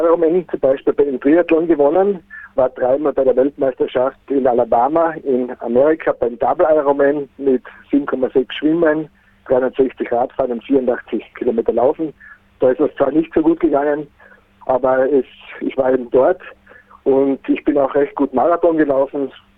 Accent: Styria, Austria; Wie schon gesagt, ich komme aus der Steiermark in Österreich

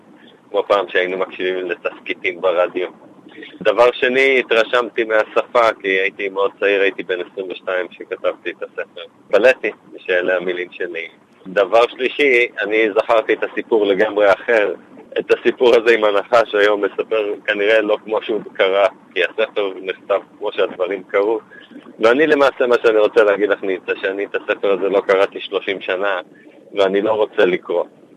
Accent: Tel Aviv, Tel Aviv District, Israel; נולדתי בתל אביב, גדלתי בישראל.

